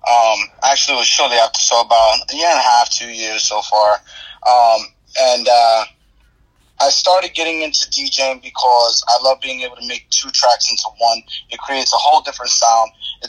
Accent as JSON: {"language": "English", "town": "Orlando", "region": "Florida", "country": "United States", "tie": "born or raised there", "also_born_or_lived": "Miami", "lives_now": "Scranton, United States", "said": "Originally, I'm from Miami, but I was raised in Orlando. I'm calling out here from Scranton, Pennsylvania right now. Okay. Hence my name … You know, Miami and Orlando put together, I consider two cities my home."}